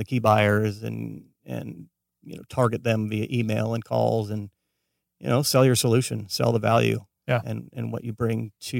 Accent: Escondido, California, United States; now in Los Angeles, United States; I was born and raised in San Diego.

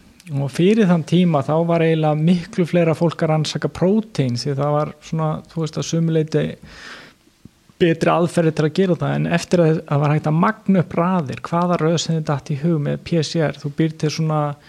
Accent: Reykjavík, Capital Region, Iceland; Ég sem sagt fæddur uppalinn í Reykjavík, smáíbúðahverfinu, eyddi reynda miklum tíma í sveit svona á sumrin og svoleiðis og fór síðan í menntaskóla Reykjavík

